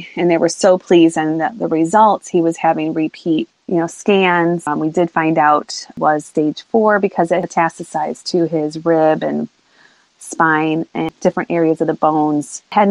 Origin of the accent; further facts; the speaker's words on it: Chicago, Illinois, United States; now in Austin, United States; We moved to the Austin area from Illinois, from Chicago, in 2014 for my husband's job.